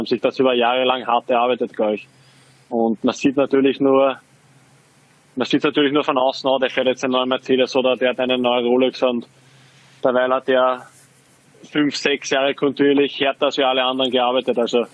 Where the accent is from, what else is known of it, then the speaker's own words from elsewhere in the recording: Austria; Also ich drücke natürlich jetzt als Österreicher den Linzer die Daumen